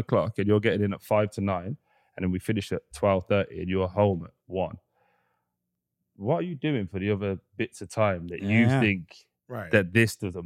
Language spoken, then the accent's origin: English; Birmingham, West Midlands, United Kingdom; I'm from a small place called Chelmsleywood in South Birmingham, but it was the biggest my actual estate was the biggest council estate in Europe.